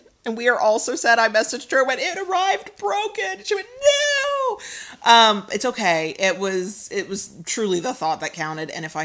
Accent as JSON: {"language": "English", "country": "United States", "said": "But I'm American, and when you say holidays, you're thinking of the actual holiday itself"}